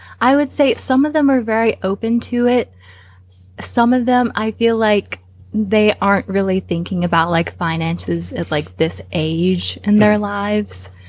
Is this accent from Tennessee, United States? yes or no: yes; Nashville, Tennessee, United States; Hi, everyone. … from Nashville.